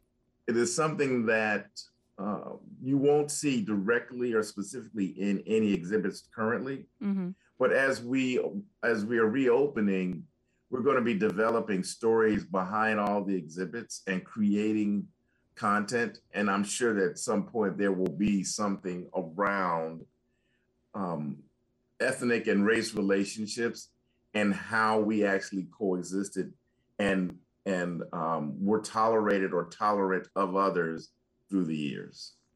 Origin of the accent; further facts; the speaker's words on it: Chicago, Illinois, United States; I remember reading about this growing up in Chicago, which has a traditional Bronzeville, which is reemerging as well.